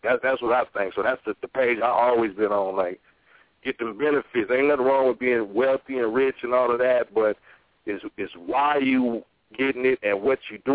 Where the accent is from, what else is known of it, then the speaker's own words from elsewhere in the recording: United States; This is Brother … from where I'm from. I'm from Washington.